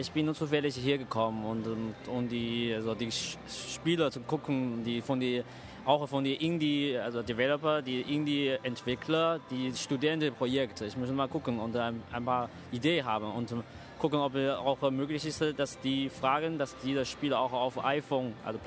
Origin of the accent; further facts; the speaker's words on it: China; now in Germany; Ich komme aus China.